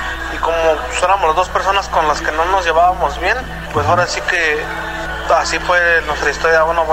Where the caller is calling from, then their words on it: Chicago, Illinois, United States; aquí de Chicago.